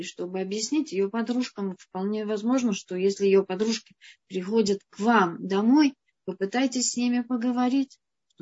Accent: Russia; мы, приехавшие из России, у нас есть своя прекрасная культура русская, которая нам совершенно не нужно выбрасывать. И есть русский язык

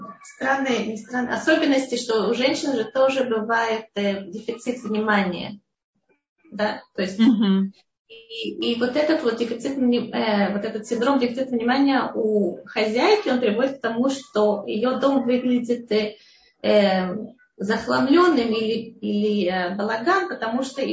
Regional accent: Russia; Может быть, еще часть культуры, что мы из России

